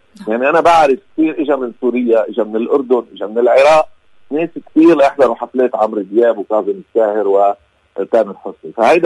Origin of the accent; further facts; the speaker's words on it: Lebanon; انا كلبناني